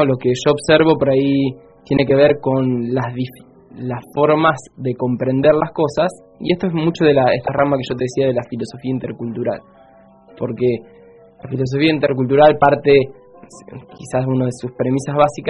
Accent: Trenque Lauquen, Buenos Aires Province, Argentina; also born or lived in Córdoba; yo soy de un pueblo que es Trenquelauquen, en la provincia de Buenos Aires. Soy originario de Córdoba, después fui a Trenquelauquen, me crié en Trenquelauquen.

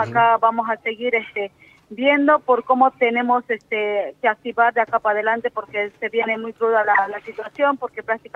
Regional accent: Bolivia; now in Argentina; nosotros rotundamente, como colectivo boliviano en Argentina, lo hemos rechazado

